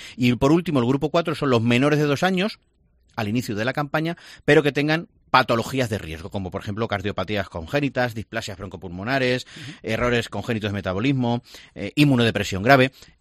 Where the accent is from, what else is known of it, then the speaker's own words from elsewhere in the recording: Puertollano, Castilla-La Mancha, Spain; yo en mi pueblo tengo un excelente trabajo cuando vuelva, que es en el centro de salud Puerto Llano 3